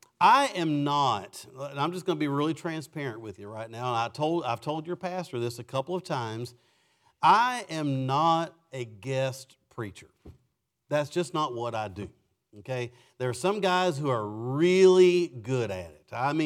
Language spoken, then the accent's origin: English; Kentucky, United States; So, no, I'm not from New Hampshire. I grew up in Western Kentucky, okay? I grew up I call myself a hillbilly, but there are no hills in Western Kentucky.